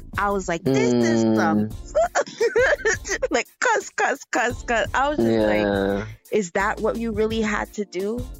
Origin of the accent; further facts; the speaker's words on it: Greenfield Park, Quebec, Canada; I am first-generation born Canadian, like born and raised here. I was born and raised on the South Shore, Greenfield Park, okay, to be specific.